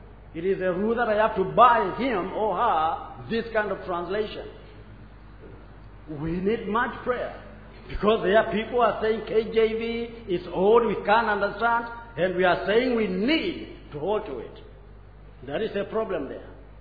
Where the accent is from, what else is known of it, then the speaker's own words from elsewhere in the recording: Kenya; We are living in a country, Kenya, because I come from Kenya